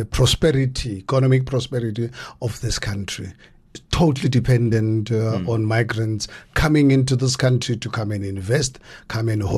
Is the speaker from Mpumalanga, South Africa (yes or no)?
no; Hammanskraal, Gauteng, South Africa; born there; I was born in poverty in Haramuts, in Amanskraal.